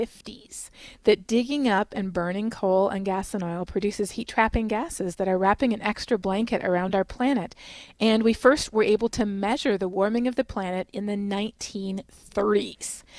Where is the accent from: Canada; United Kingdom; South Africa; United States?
Canada; Well, growing up in Canada myself, you learn about climate change in school